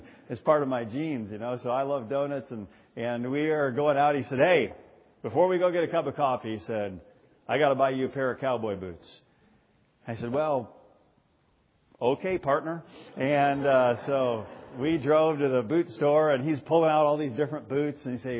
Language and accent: English; Michigan, United States; I mean, I grew up in Michigan. So, and my dad's a cop, so I grew up around guns and things like that.